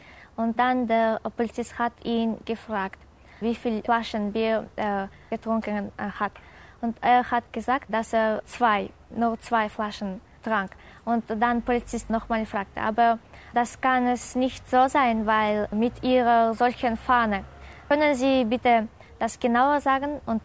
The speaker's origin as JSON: {"language": "German", "country": "Kyrgyzstan", "second_language": "German", "said": "Ich heiße … komme aus Kirgisistan. Ich bin am 9. August 1992 geboren."}